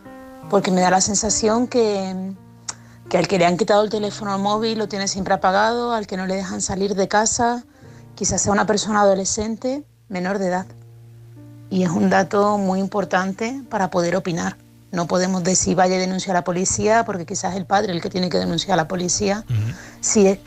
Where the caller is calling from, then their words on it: Málaga, Andalusia, Spain; de Málaga.